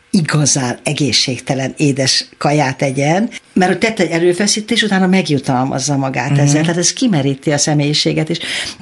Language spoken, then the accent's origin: Hungarian; Budapest, Hungary; Hát mi mindvégig Óbudán, ott is születtem Óbudán.